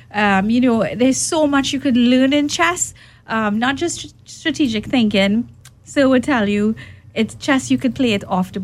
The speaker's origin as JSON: {"language": "English", "country": "Trinidad & Tobago", "accent": "Trinidadian", "said": "And it was funny because my accent is Trinidadian."}